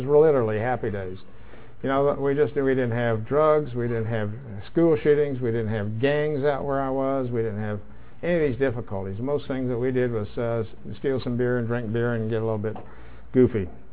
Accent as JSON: {"language": "English", "town": "Wichita", "region": "Kansas", "country": "United States", "tie": "born or raised there", "said": "I was born in Wichita, Kansas. That's my hometown."}